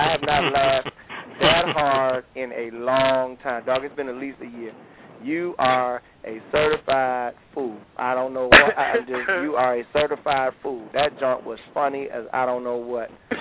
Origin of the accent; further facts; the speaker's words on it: Detroit, Michigan, United States; I remember when I see growing up in Detroit, we used to go over to Canada